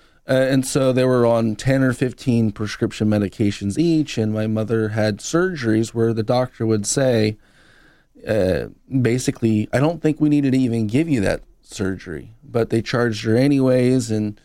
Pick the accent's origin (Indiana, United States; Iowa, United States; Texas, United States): Indiana, United States; I grew up in Indiana and there's, you know, people love sports